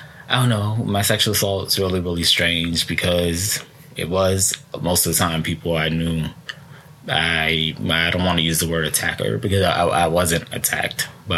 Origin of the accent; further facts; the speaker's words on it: United States; I am Puerto Rican. I grew up around Puerto Ricans and African Americans.